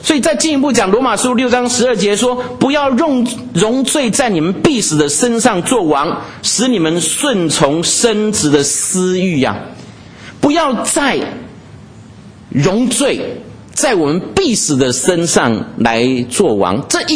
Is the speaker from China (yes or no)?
no; Taiwan; 我从台湾来，在台湾呢，这个有这个死刑